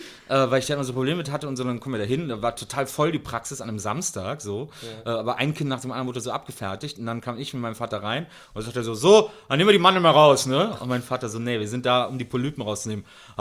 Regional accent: Wesseling, North Rhine-Westphalia, Germany; ich komme ja aus dem Ort zwischen Köln und Bonn, Wesseling, und da gab es zwei Spielzeugläden.

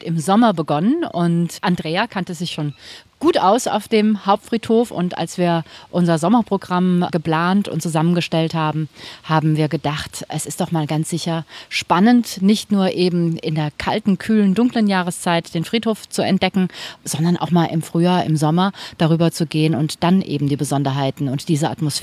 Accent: Mainz, Rhineland-Palatinate, Germany

